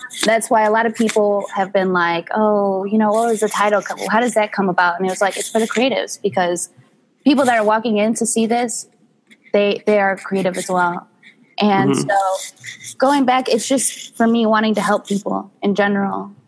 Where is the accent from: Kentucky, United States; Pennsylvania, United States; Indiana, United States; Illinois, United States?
Illinois, United States; Chicago; I was born in Hubble Park and I've moved all around the Chicagoland. And I recently just settled in the suburbs.